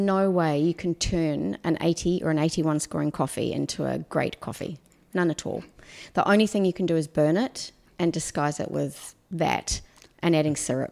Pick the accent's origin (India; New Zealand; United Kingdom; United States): New Zealand; So I come from New Zealand originally